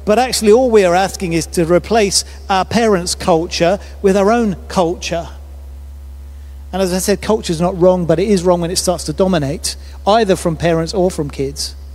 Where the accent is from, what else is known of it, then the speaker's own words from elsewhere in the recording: South West England, United Kingdom; I'm thinking of the churches in Devon that I grew up meeting.